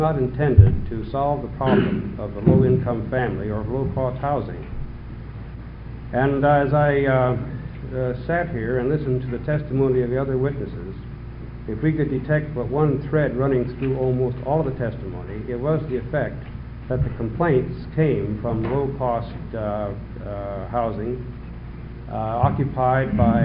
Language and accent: English; Portland, Oregon, United States; I'm a lawyer from Portland, and I represent the Oregon Apartment Association.